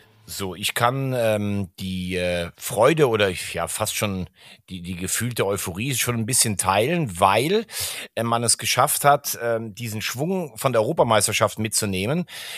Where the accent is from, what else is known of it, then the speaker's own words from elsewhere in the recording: Rhineland-Palatinate, Germany; born there; Und ich bin genau am Laacher See geboren. Das sind 12 Kilometer bis zum Rhein und 10 Kilometer bis nach Main.